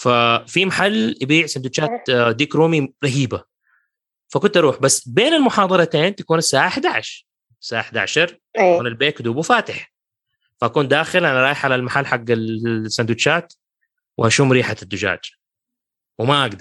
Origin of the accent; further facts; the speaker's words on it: Mecca, Makkah Province, Saudi Arabia; إحنا أنا من مكة وما أكل فلفل